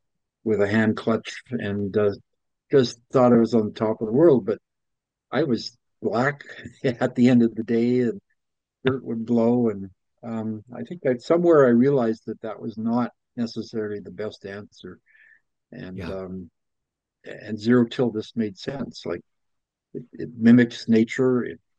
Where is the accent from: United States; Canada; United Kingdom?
Canada; Winnipeg, Manitoba; I grew up in Winnipeg, but I spent most of my weekends and summer holidays on my uncle's farm at Minto